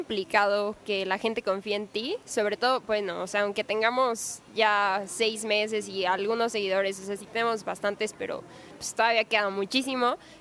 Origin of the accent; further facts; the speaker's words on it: Hidalgo, Mexico; O sea, siento que en Hidalgo y en México, pero como somos de Hidalgo